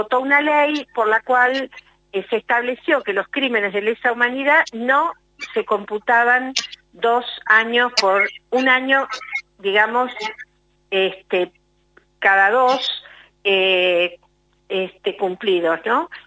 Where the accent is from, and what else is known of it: Argentina